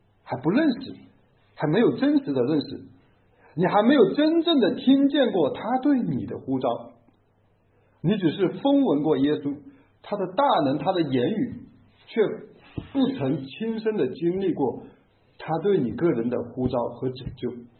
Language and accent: Chinese; Northeast China, China; 可能我们东北人非常高大